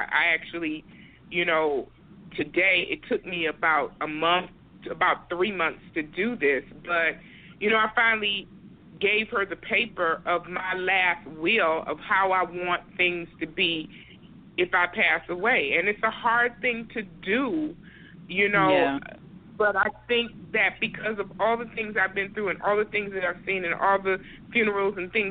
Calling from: Detroit, Michigan, United States; I'm calling from Detroit.

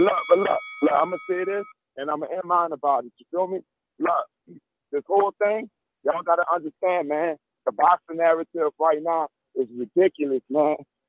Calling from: New Orleans, Louisiana, United States; Hey, man, I'm calling from New Orleans, man.

